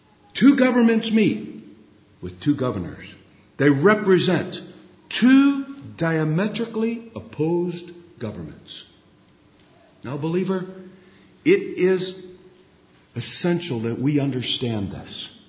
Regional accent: United States; now in Canada; I grew up in the United States. Spent most of my life in Canada, so I'm almost a Canadian.

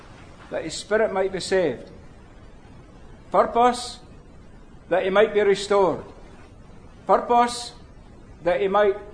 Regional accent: United Kingdom; There are people, like I was brought up with it in Britain, it was a place known for witchcraft

